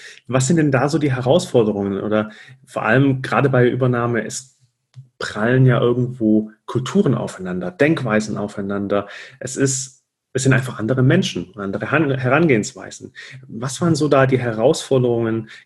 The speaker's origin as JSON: {"language": "German", "town": "Stuttgart", "region": "Baden-Württemberg", "country": "Germany", "said": "Klar, ich komme aus Stuttgart."}